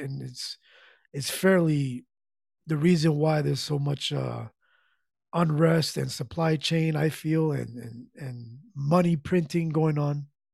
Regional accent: New Jersey, United States; Shout out to Jersey, my home state.

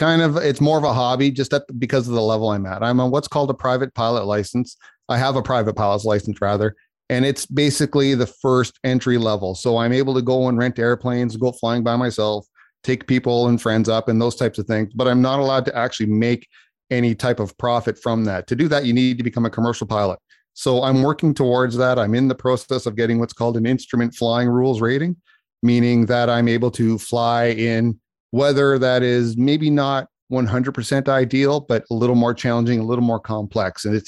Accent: Canada; I'm a Canadian. I live in Ottawa, Ontario, which for Canada is our national capital city.

